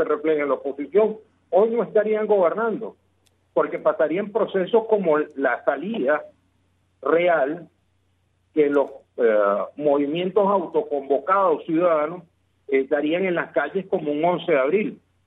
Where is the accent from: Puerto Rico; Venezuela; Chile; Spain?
Venezuela; nosotros hoy somos venezolanos tratando de rescatar nuestra libertad.